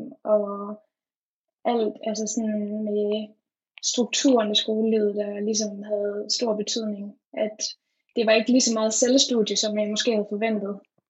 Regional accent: Aarhus, Central Denmark Region, Denmark; Jeg er også fra Aarhus, hvor jeg har gået på gymnasiet og bor nu nede på Aarhus Ø, hvor der er rigtig dejligt.

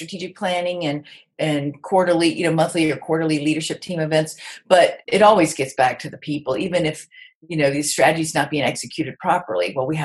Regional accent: Mississippi, United States; And I'm really great, because I'm from Mississippi, I'm really great at getting people to tell me stuff they shouldn't tell me.

